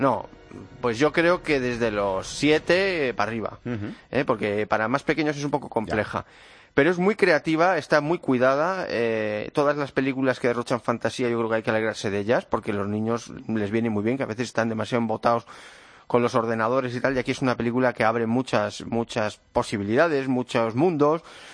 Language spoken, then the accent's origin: Spanish; Spain; que nos hace un poco avergonzarnos como españoles